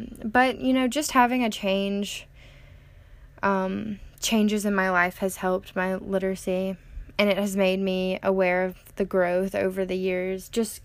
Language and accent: English; Louisiana, United States; moved away as an adult; also born or lived in California; given that I moved from Louisiana to North Carolina when I went to college. So you assume that I moved from California back to Louisiana, and then Louisiana to North Carolina.